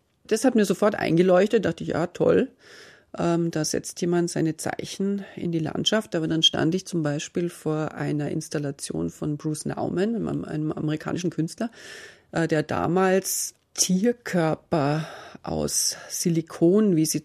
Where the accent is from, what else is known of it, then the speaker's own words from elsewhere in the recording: Munich, Bavaria, Germany; ich bin ja aus München